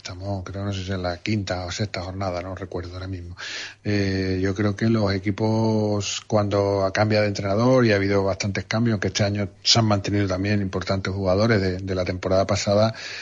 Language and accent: Spanish; Huelva, Andalusia, Spain; Yo que soy, me crié en Isla Chica